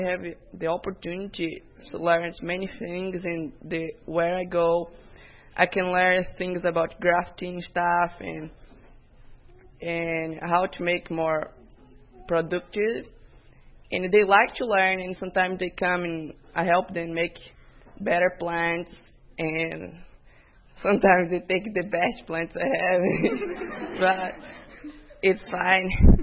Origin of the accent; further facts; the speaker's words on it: Brazil; I'm from Brazil, it's tropical country